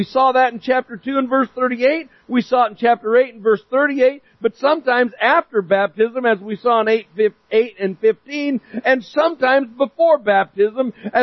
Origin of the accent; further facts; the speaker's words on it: Myrtle Creek, Oregon, United States; I mean, I'm from Myrtle Creek, but I can still figure that out.